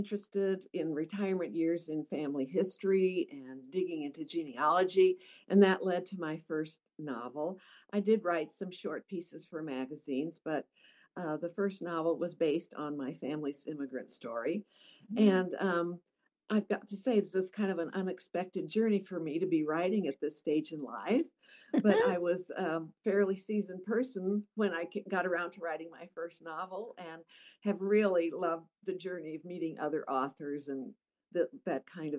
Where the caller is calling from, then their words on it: Olathe, Kansas, United States; I am in Olathe, Kansas, just outside of Kansas City.